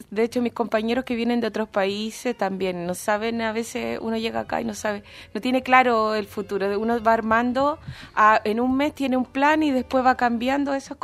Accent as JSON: {"language": "Spanish", "country": "Chile", "said": "Sí, comparto con Vanessa el tema de poder hacer intercambios. Chile se da, pero no es tanto. Es que nosotros estamos muy lejos y moverse de un país a otro implica más esfuerzo."}